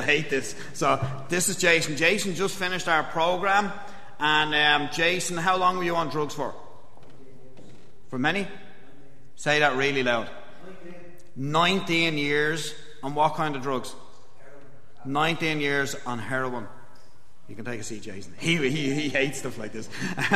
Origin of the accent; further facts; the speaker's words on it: Dublin, Leinster, Ireland; I grew up in Dublin in a place called Talla. Now, it sounds posher than it actually is. It's a really working class area. It's a real rough place. It's a really big housing scheme